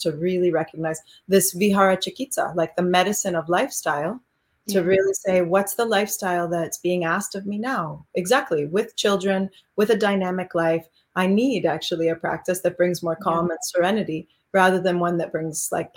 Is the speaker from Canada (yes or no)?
yes; Canada; born there; I was born here in Canada, right?